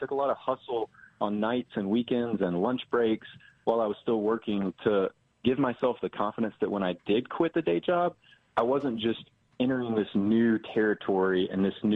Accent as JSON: {"language": "English", "town": "Atlanta", "region": "Georgia", "country": "United States", "tie": "born or raised there", "said": "So I am born and raised in Atlanta, went to the University of Georgia, and I majored in real estate and finance."}